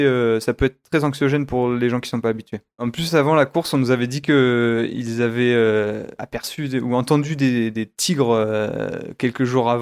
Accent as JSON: {"language": "French", "region": "Normandy", "country": "France", "tie": "born or raised there", "said": "je suis originaire de Normandie, donc un petit village à côté de Cherbourg. Donc je suis né et j'ai grandi à côté de la mer."}